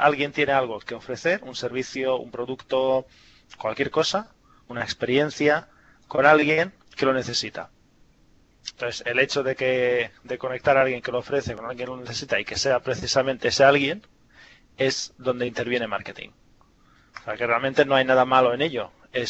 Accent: Bosnia & Herzegovina; que tenéis la pronunciación. Bueno, tengo nacionalidad española, pero vengo de Bosnia y Herzegovina originalmente, por eso este nombre raro.

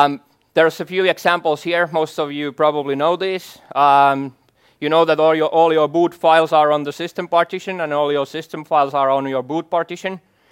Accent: Finland; first language Finnish; English is a second language; as I said, I'm from Finland, so English is totally not my native language.

